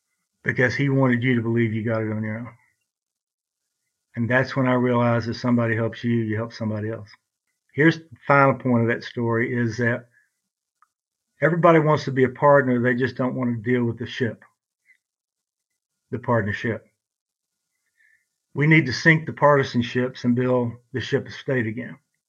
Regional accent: Brownwood, Texas, United States; born or raised there

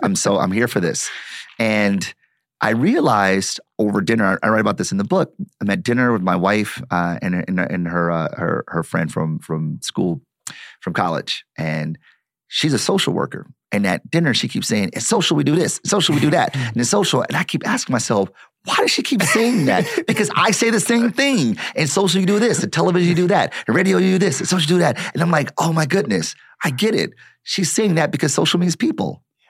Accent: Detroit, Michigan, United States; You know, I'm born and raised in Detroit. Like, I start there because I feel like I'm a product of the city.

